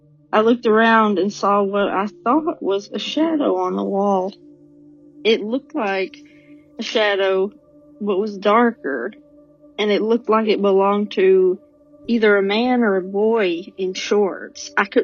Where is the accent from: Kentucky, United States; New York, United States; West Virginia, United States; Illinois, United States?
Kentucky, United States; Corbin; from Corbin, Kentucky.